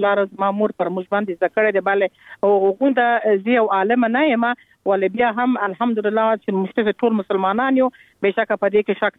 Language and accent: Pashto; Kandahar, Afghanistan; born there; وخت چې موږ خپل چې په کندهار کې پیدا سول او زما اولادونه په کندهار کې پیدا سو،